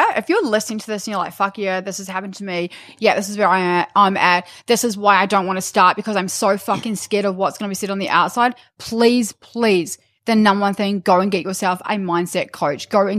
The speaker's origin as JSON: {"language": "English", "country": "New Zealand", "moved": "yes", "said": "Like, I'm from New Zealand. But I've been here since 2009, and I do not have any, like, relevance or association with New Zealand whatsoever."}